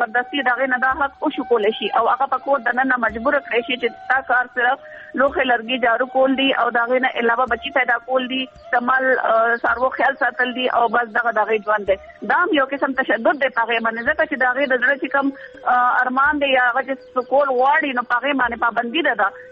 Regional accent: Dir, Khyber Pakhtunkhwa, Pakistan; زه خپله چونکې د دیر نه یم

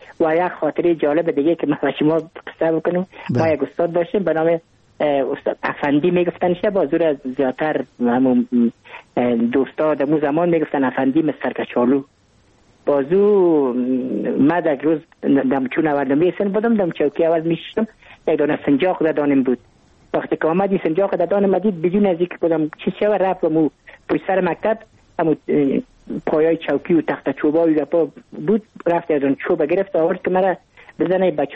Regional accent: Kabul, Afghanistan; ما متولد کابل هستم، در نایی اول کابل تولد شدیم.

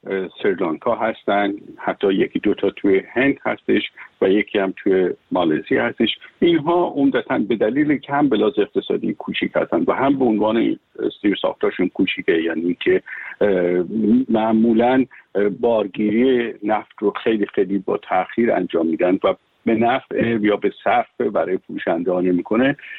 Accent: Iran; برای من به عنوان یک ایرانی

